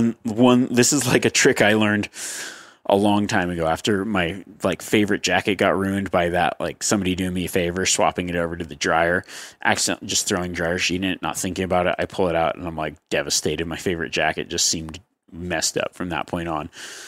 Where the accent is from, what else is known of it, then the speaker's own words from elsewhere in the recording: Northeast, United States; now in Florida, United States; I grew up in the Northeast and after college moved to Florida.